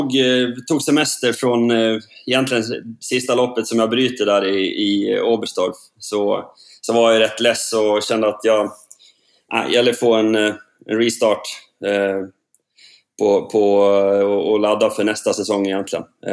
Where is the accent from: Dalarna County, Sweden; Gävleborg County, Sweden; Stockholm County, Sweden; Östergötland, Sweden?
Dalarna County, Sweden; Sågmyra; Ja, det är hemma I Sågmyra. Där jag är uppvuxen och jag har byggt ett nytt hus här. Så vid sjön här hemma. Det är ute I skogen. Det är ute på landsbygden.